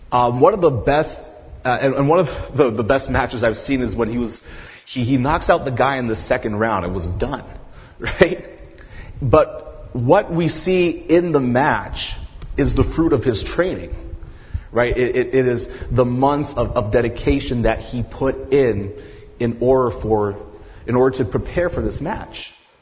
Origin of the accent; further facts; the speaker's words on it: Philippines; So a lot of people ask me, what nationality I am. So I'm going to clarify that right now. I'm Filipino, and something about Filipinos is we're very proud of being Filipino, right?